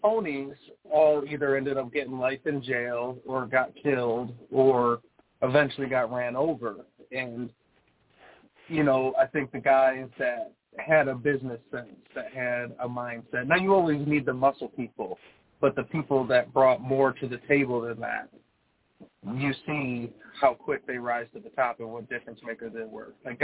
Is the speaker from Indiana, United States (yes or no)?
no; Michigan, United States; Growing up in the Detroit area, financially challenged